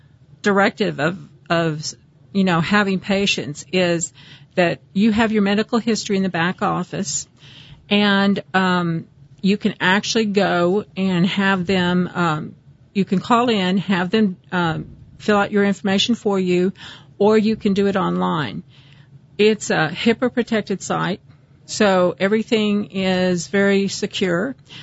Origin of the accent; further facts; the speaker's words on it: Texas, United States; I mean, I'm from Texas.